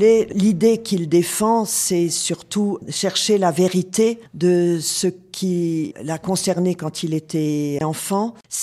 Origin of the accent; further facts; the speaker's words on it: Grand Est, France; Alors, en tant qu'Alsacienne, j'ai vécu tous ces moments d'après-guerre